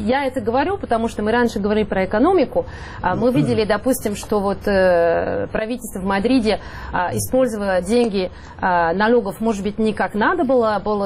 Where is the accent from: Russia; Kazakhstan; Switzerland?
Switzerland; Я сама из Швейцарии, это страна, которая очень часто упоминается